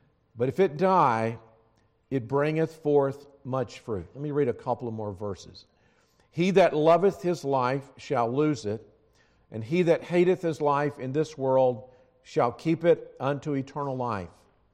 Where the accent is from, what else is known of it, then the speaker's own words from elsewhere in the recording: Alabama, United States; also born or lived in Savannah / South Carolina / Tennessee / North Carolina; I grew up in North Alabama. So I was born in Savannah, raised in Alabama, schooled in South Carolina, pastored in Tennessee, a youth pastor in Tennessee, and pastored two churches in North Carolina, served for 40 years in South Carolina